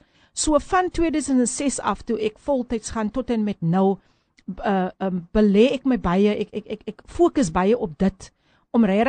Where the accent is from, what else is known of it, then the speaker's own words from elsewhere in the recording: Somerset West, Western Cape, South Africa; ek kom van 'n pragtige plekkie. Dit is my tuisdorp, dis waar ek gebore is, Somerset Wes.